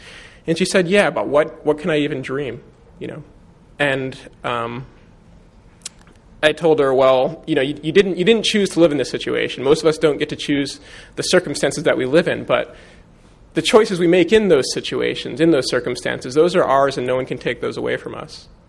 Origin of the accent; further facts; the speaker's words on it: United States; I would say, you know, I'm from America.